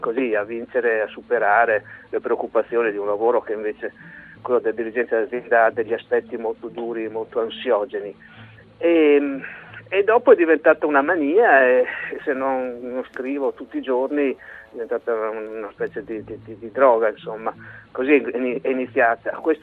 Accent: Ferrara, Emilia-Romagna, Italy; born there; now in Padua, Italy; Io vivo a Padova e sono ferrarese di nascita, vivo a Padova.

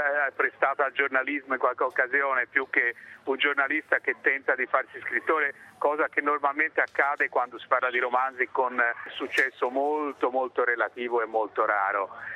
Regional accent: Florence, Tuscany, Italy; born there; visto che anch'io sono nato a Firenze

